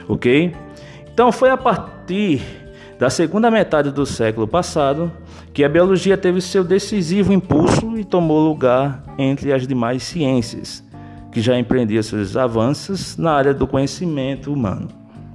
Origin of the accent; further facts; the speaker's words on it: Pernambuco, Brazil; Eu sou de Pernambuco, né?